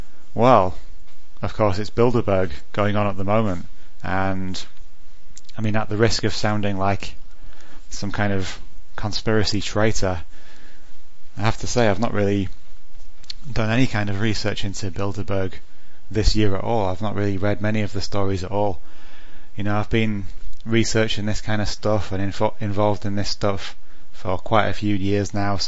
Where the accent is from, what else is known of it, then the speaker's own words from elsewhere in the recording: Yorkshire and the Humber, United Kingdom; I'm from Yorkshire, West Yorkshire in particular